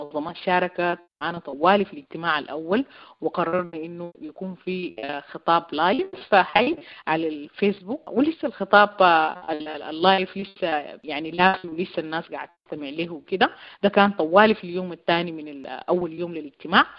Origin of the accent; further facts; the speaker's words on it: Sudan; نحن عندنا مسؤولية كسودانيين ناشطين إنه نتصدر الشيء ده